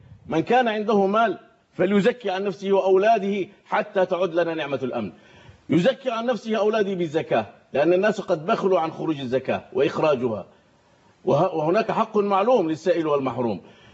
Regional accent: Egypt; نحن الآن الكثير من أهل مصر ومن بلاد مصر

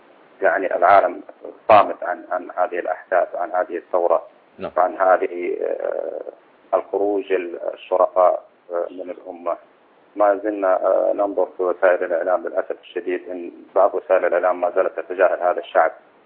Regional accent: Saudi Arabia; أنا مواطن سعودي ويهمني وطني في الدرجة الأولى

